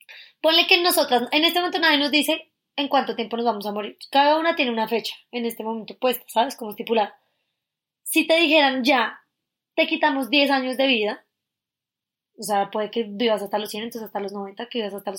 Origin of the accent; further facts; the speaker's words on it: Colombia; Ay, sí, señora. Somos de Colombia.